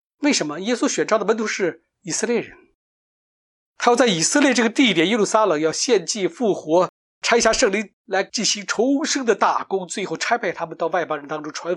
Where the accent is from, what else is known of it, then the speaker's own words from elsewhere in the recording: Beijing, China; 比如我从北京来的这地区